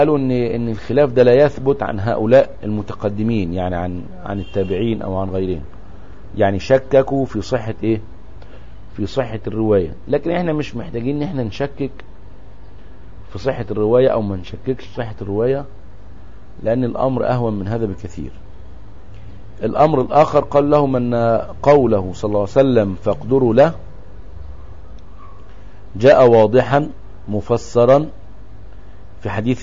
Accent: Egypt; احنا كمصريين عادتنا ان احنا دائما نستهزئ بالغير

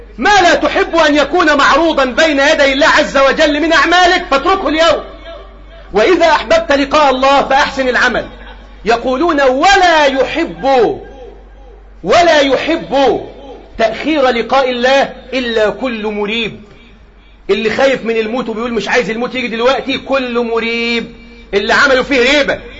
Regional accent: Egypt; اللهم احفظ بلدنا مصر وسائر بلاد المسلمين من كل مكروه وسوء

